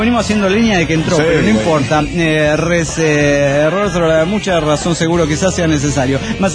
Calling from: Santander, Cantabria, Spain; de Santander, España.

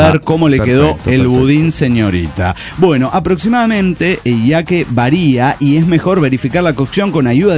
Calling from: Salta, Argentina; de Salta, Argentina.

